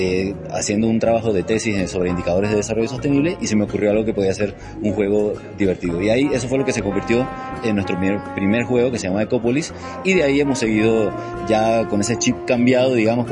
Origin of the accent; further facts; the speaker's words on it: Panama; soy de Panamá.